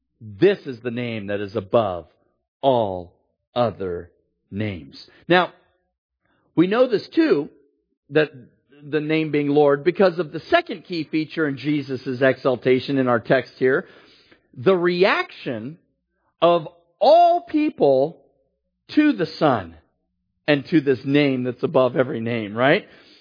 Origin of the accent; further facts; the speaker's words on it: California, United States; And of course, growing up in the Bay Area, I was a huge Oakland A's fan, all right? Because I lived on the East Bay